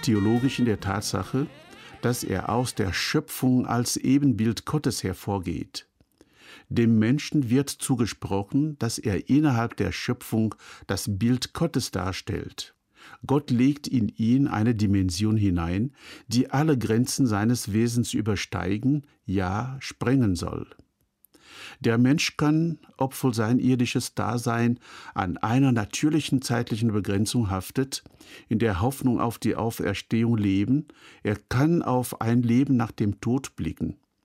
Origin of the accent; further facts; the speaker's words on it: Cameroon; In meinem Herkunftsland Kamerun sagte ein alter Mann vor langer Zeit zu mir